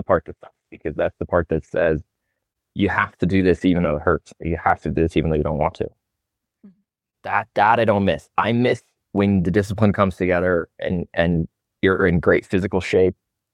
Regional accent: Montana, United States; there's an acting school that's nearby my hometown in Montana

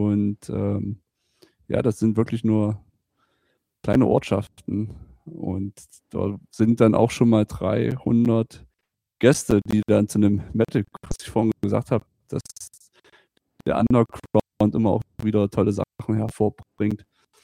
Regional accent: Saxony-Anhalt, Germany; Sachsen-Anhalt sozusagen. Kreis Wittenberg, das ist unsere Heimat und speziell die Dübener Heide.

